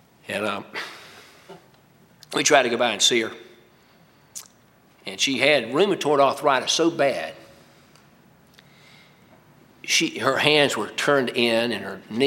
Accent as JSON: {"language": "English", "region": "North Carolina", "country": "United States", "tie": "born or raised there", "said": "I grew up in North Carolina there"}